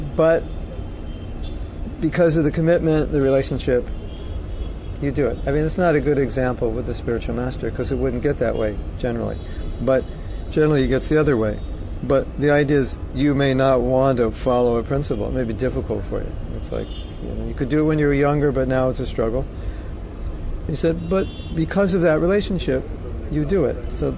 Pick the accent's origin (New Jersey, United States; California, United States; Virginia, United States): California, United States; Los Angeles; So, I grew up in Los Angeles, so I grew up in Bollywood West, so I know what it's like there.